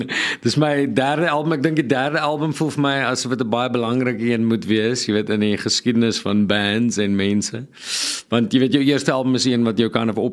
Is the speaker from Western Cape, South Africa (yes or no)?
yes; Bellville, Western Cape, South Africa; ek het in Suburbia groot geword in Bellville, die noordelike voorstede van Kaapstad